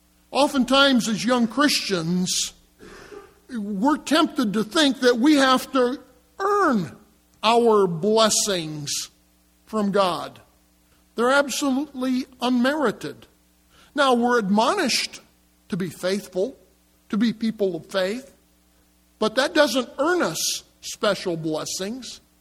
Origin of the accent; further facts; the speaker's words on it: Wisconsin, United States; Now, if you're like me, having been born and raised in the Wisconsin countryside, we knew Ben Franklin's admonition, early to bed and early to rise